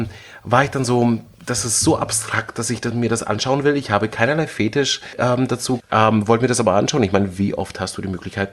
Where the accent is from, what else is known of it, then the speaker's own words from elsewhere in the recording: Berlin, Germany; ich komme aus Berlin, also es gibt hier nichts, was ich nicht wirklich gesehen habe irgendwie